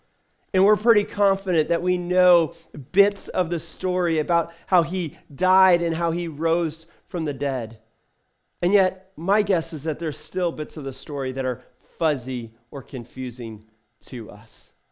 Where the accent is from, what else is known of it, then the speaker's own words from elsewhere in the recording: California, United States; I grew up in California. I thought, if anybody knows how to tax people, it is California.